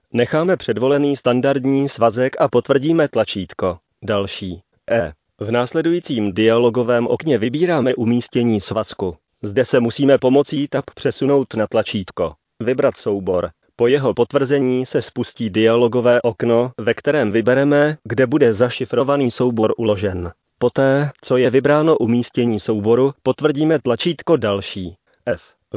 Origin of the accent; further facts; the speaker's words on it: Domažlice, Plzeň Region, Czechia; born there; Jiné odpoledne jsme spáchali výlet do mého rodného města Domažlic.